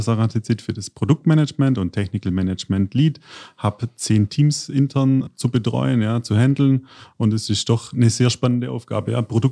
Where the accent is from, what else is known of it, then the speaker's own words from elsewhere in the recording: Baden-Württemberg, Germany; Ich bin Schwabe.